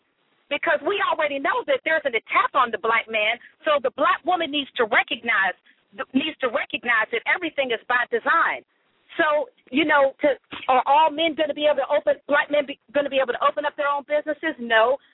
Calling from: Atlanta, Georgia, United States; I'm calling from Atlanta.

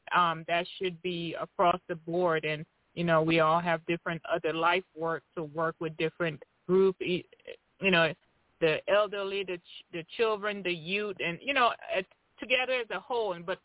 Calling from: Tennessee, United States; I'm calling from Tennessee.

